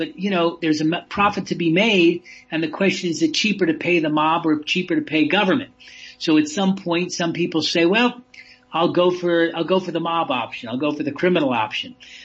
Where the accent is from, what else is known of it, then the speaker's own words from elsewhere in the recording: United States; accent: American; now in South Africa; I'm an American accent; you can hear it. I've been in South Africa a long time. I'm a South African citizen now.